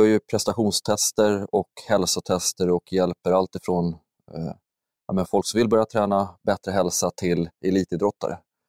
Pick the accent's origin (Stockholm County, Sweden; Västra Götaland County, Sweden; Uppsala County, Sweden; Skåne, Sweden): Stockholm County, Sweden; Huddinge; Nej, men jag är ursprungligen uppvuxen i Stockholm, eller så strax söder om Stockholm, Huddinge.